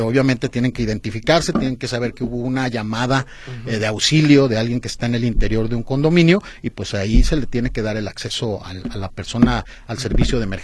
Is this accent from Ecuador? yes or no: no; Nayarit, Mexico; Yo soy de Nayarit.